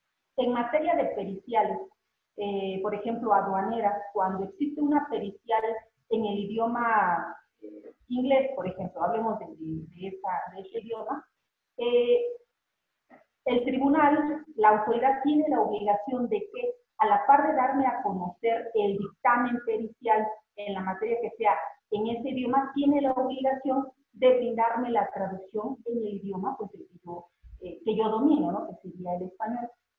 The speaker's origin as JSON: {"language": "Spanish", "region": "Oaxaca", "country": "Mexico", "said": "yo soy de Oaxaca y en Oaxaca hay muchísimas lenguas indígenas."}